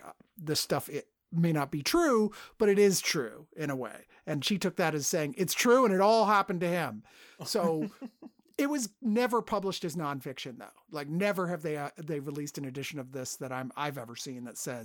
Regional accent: Poland; I grew up in Poland as a child.

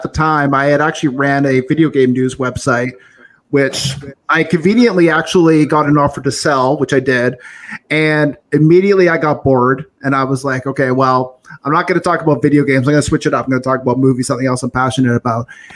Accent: Vancouver, British Columbia, Canada; Vancouver, British Columbia. I guess western coast of Canada. Very beautiful city.

